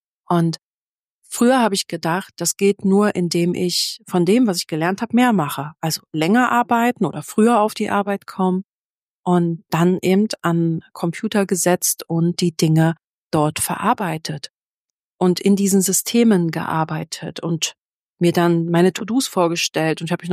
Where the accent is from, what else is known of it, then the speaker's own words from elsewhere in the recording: Berlin, Germany; Und dort, wo ich groß geworden bin in Berlin, gab es eines der größten, oder gibt es, glaube ich, immer noch eines der größten Leistungszentren für Sportler.